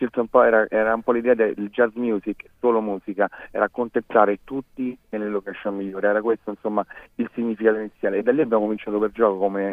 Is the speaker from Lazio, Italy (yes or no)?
yes; Rome, Lazio, Italy; born there; da anni che lavoro a Ibiza, comunque sono nato a Roma